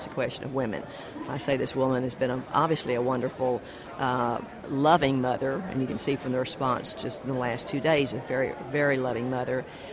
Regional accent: Fort Worth, Texas, United States; I'm from District 12, which is primarily Fort Worth, Texas.

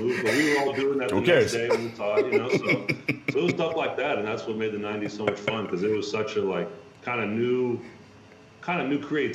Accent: Sacramento, California, United States; I was growing up in Sacramento, California. Our only pro team was the Kings.

